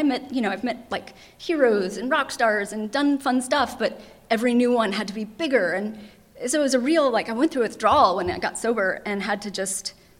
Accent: Maine, United States; born there; And I was born in Maine, and he moved back to Maine and died there.

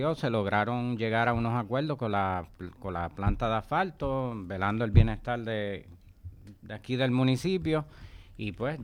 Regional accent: Lares, Puerto Rico; also born or lived in Castañer; Sí, Castañel. Yo nací en Castañel. Yo soy de Lares.

